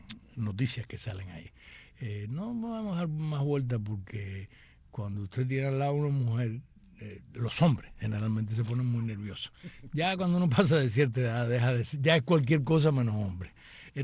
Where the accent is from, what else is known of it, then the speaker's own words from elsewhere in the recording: Cuba; Soy cubano.